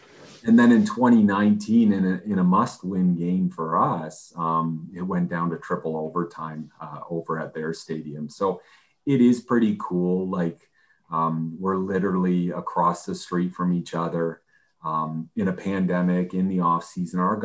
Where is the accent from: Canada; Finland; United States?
Canada; being a CFL quarterback as a Canadian wasn't as likely.